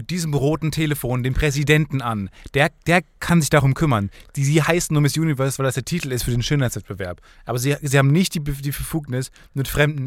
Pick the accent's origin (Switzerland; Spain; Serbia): Spain; Madrid, Community of Madrid; born there; German is a second language; ich bin in Madrid geboren